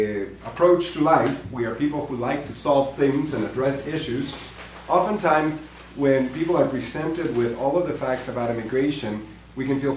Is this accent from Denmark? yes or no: no; Guatemala; moved away as an adult; now in United States; I'm originally from Guatemala in Central America. I was born and raised in Guatemala. I came to the United States after high school to go to college and then seminary.